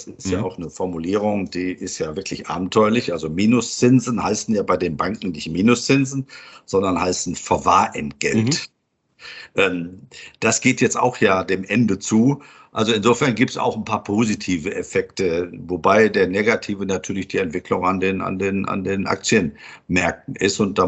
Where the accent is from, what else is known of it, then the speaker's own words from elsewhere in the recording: Essen, North Rhine-Westphalia, Germany; moved away; Also ich bin heute nicht mehr allzu oft, aber ab und an noch in meiner alten Heimat in Essen. Und die leugne ich nicht, im Gegenteil. Ich finde das toll da. Und ich habe mich an, obwohl ich seit 38 Jahren jetzt im Hessenland lebe